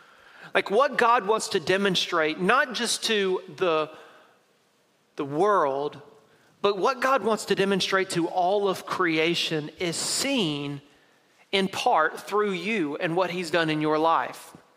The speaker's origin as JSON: {"language": "English", "town": "Knoxville", "region": "Tennessee", "country": "United States", "tie": "born or raised there", "said": "when I was growing up in Knoxville, Tennessee, occasionally my parents would take me and my siblings to an event"}